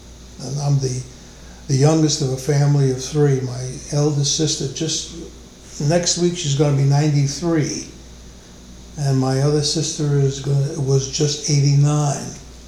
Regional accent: New York City, New York, United States; Absolutely, yes. I was born in Lower Manhattan, to be precise.

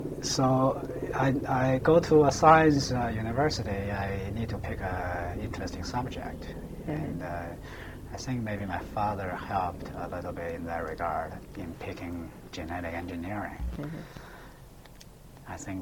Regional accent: Beijing, China; English is a second language; because I grew up in Beijing, and in this military compound

